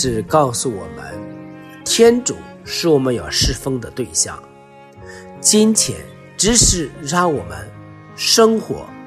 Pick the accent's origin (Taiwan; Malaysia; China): China; 我们中国人呢，我们中国的基督徒对奉献是不太够的。